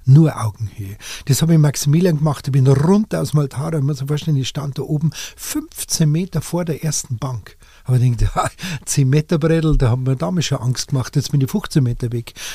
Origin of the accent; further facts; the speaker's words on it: Munich, Bavaria, Germany; Nein, ich bin in Leim aufgewachsen.